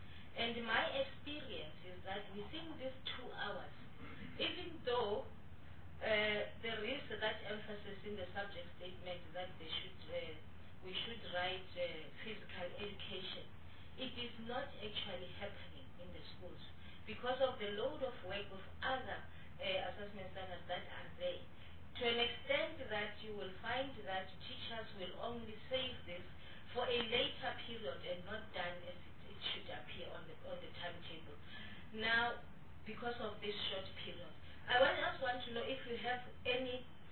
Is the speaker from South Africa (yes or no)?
yes; Mpumalanga, South Africa; I come from Mpumalanga, very rural area